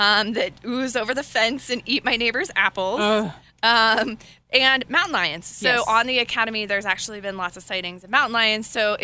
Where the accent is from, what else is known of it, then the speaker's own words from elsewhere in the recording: San Antonio, Texas, United States; now in Colorado, United States; So we came from San Antonio, and I'm a runner.